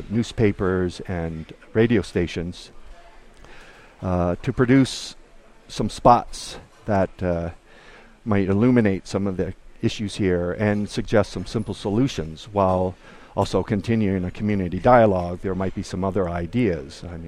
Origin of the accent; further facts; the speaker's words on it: Ohio, United States; And growing up in Ohio, there were certain practices that were similar.